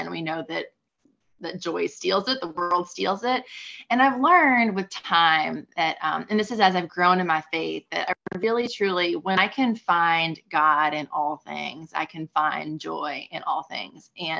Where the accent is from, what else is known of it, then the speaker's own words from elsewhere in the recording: Louisville, Kentucky, United States; I am right outside of Louisville, Kentucky. So I was born and raised in Louisville and stepped outside for 4 years to go to college, just 60 miles down the road in Lexington.